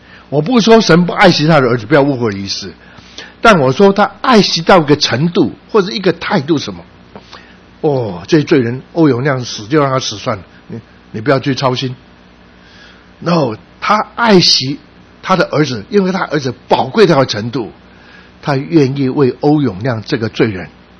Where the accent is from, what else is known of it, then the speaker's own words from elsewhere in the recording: Guangdong, China; 他知道我是广东人